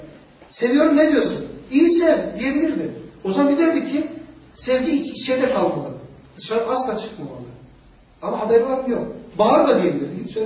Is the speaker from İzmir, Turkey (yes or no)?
no; Malatya, Turkey; valla ben dinimi İstanbul'da öğrendim, Malatyalıyım.